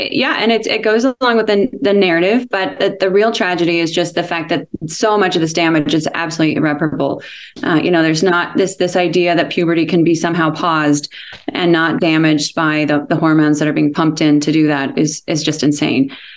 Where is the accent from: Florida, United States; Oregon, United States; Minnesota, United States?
Oregon, United States; And I played tennis and was very much involved in athletics. And I grew up in Oregon.